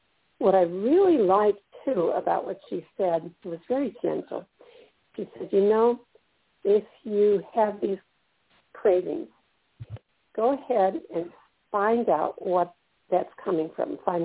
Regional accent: Milwaukee, Wisconsin, United States; I grew up in Milwaukee, and we had custard stands.

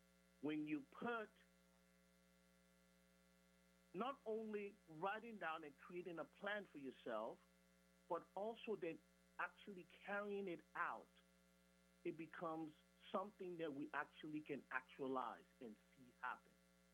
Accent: California, United States; And for me, growing up, I grew up in California, and I saw a lot of just a lot of things that they went through.

